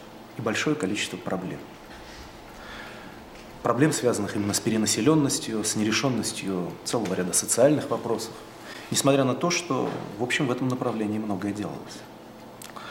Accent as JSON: {"language": "Russian", "region": "Moscow", "country": "Russia", "said": "Мы с вами живем в Москве, мы москвичи."}